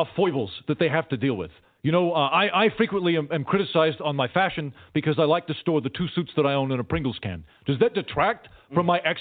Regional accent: Brooklyn, New York, United States; I'm originally from Brooklyn

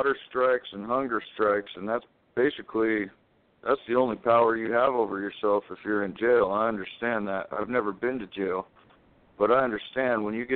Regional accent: Washington, United States; I'm from up in Washington.

